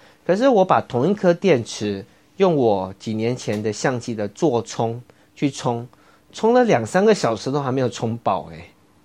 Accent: Taiwan; 为什么我们台湾人买手机都要做全配比较多呢？

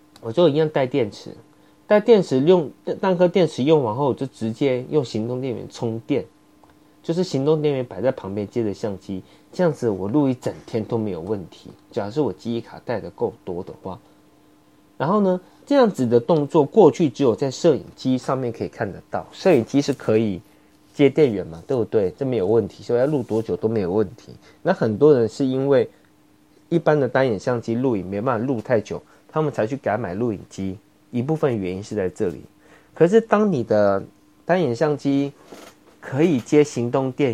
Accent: Taiwan; 为什么我们台湾人买手机都要做全配比较多呢？

